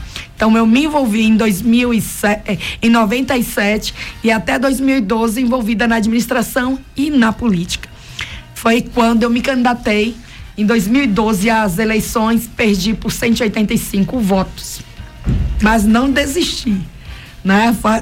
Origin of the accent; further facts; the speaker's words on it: Aracatu, Bahia, Brazil; nasci em Aracatu, como você disse. Sim. Criada em Aracatu, estudei no município, morei um tempo em Feira de Santana para fazer um curso de teologia. Depois estive em São Paulo, como todo bom baiano, né, visita a cidade de São Paulo.